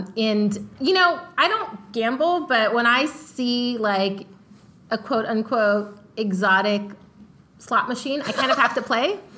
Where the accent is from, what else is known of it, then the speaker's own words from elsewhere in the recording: California, United States; I said I was from California.